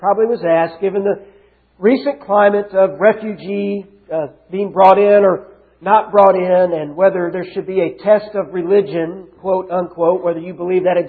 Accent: United States; But I want to say unequivocally that my Christianity has nothing to do with me being an American.

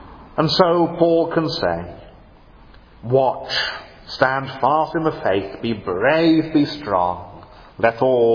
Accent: England, United Kingdom; Now we don't, now we're English, we don't do that kind of thing.

